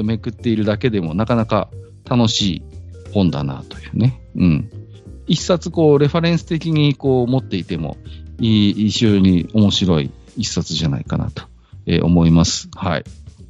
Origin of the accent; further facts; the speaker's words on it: Iwate, Japan; で、私は岩手県出身なんですけど